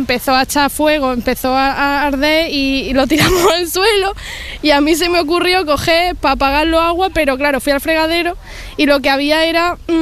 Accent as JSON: {"language": "Spanish", "town": "Granada", "region": "Andalusia", "country": "Spain", "said": "Somos aquí muy de Granada."}